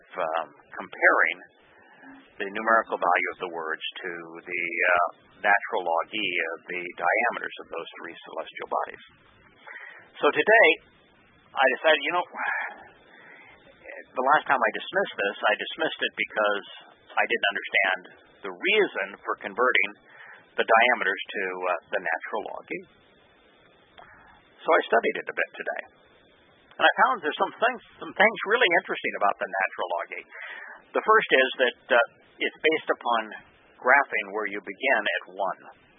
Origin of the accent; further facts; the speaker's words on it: Charlottesville, Virginia, United States; I had not seen it up close and personal, nor observed its tactics until I saw it in my hometown in Charlottesville, Virginia.